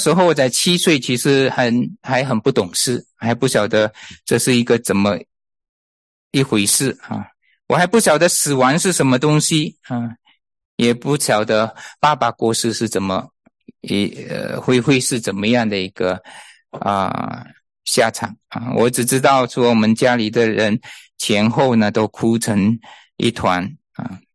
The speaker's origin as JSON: {"language": "Chinese", "country": "Malaysia", "tie": "born or raised there", "said": "我家呢是从这个马来西亚啊，我是从马来西亚出生的，我家在马来西亚。"}